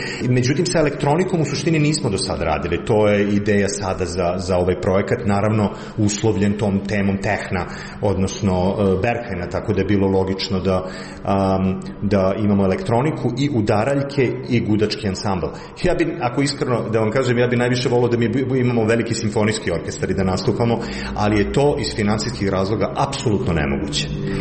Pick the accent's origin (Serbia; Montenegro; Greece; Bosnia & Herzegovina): Serbia; Belgrade; now in Berlin, Germany; ja sam rodom iz Beograda, ali živim već 20 godina u Berlinu